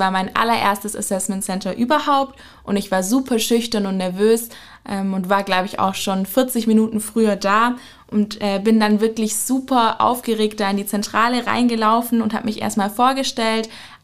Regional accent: Ulm, Baden-Württemberg, Germany; Ich komme eigentlich aus der Region Ulm.

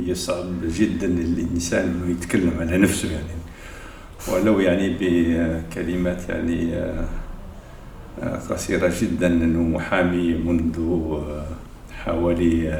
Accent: Algiers, Algiers Province, Algeria; also born or lived in Laghouat; ولد الجزائر، يعني من مواليد من في الأصل من الجنوب، من الجنوب الجزائري من الأغواط

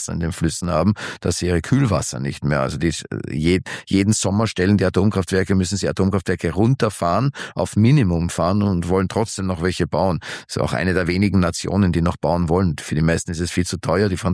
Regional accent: Austria

